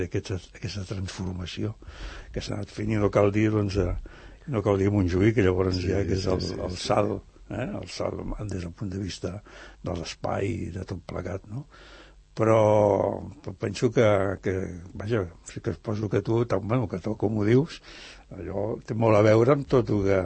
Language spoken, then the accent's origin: Catalan; Barcelona, Catalonia, Spain; Jo soc de Gràcia.